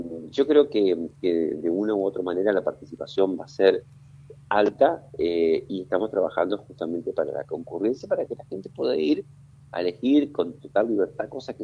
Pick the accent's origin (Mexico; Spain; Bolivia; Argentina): Argentina; Forma parte, ¿no?, de lo que somos los argentinos.